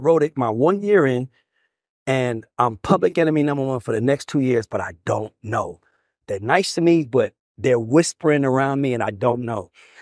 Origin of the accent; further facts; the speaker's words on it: Atlanta, Georgia, United States; I'm from Atlanta. I mean, nigga, I'm free.